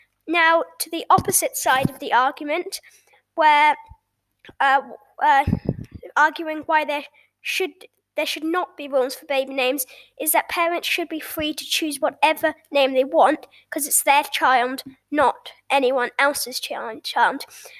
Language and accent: English; United Kingdom; so I live in the UK, as you can tell from my accent, and in the UK, parents can call their child whatever they want